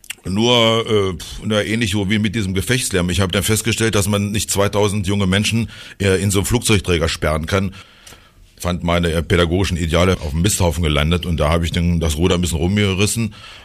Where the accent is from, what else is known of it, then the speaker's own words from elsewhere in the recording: Lower Saxony, Germany; Ja, ich komme aus dem Solling.